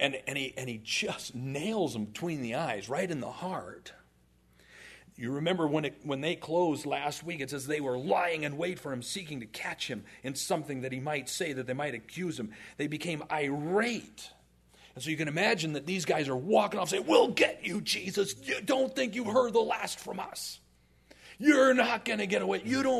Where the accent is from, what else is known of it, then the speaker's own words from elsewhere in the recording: United States; You know, I come from the States, you know.